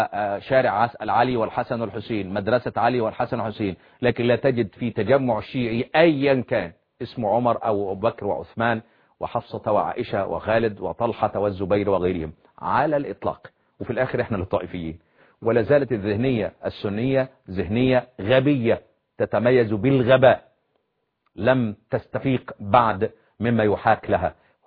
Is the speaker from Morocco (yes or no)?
no; Egypt; يتمسكن لحد ما يتمكن كما يقال عندنا في مصر